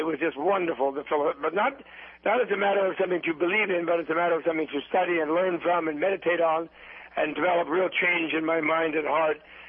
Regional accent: New York, United States; the social support I needed as an American, as a New Yorker, to remain a monk for life.

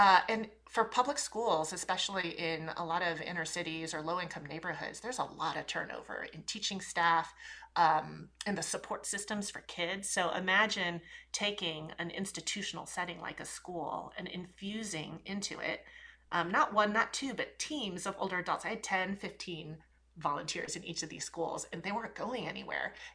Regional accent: St. Louis, Missouri, United States; born there; And so when I was born in the Midwest in St. Louis, Missouri, even though there weren't a lot of people who looked like me around

